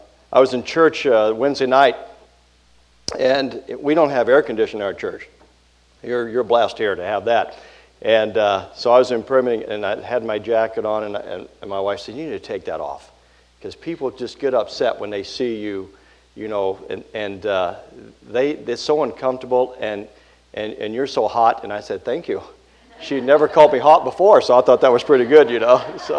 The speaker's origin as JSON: {"language": "English", "region": "Georgia", "country": "United States", "said": "I'm actually from Georgia, but I was in Minnesota, went to seminary up there, and I was a youth pastor."}